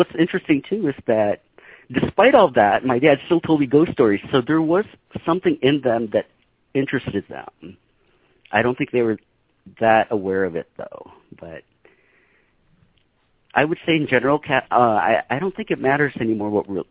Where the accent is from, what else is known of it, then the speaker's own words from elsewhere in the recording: Michigan, United States; now in San Francisco, United States; I was brought up in Michigan, so there wasn't a lot of metaphysical resources in the Midwest for me growing up. So when I moved to San Francisco, the Wicca community was here.